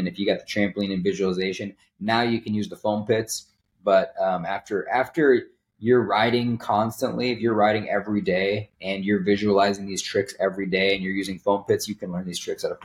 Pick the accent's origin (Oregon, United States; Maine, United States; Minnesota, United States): Minnesota, United States; There were professional snowboarders out west, and I grew up in Minnesota.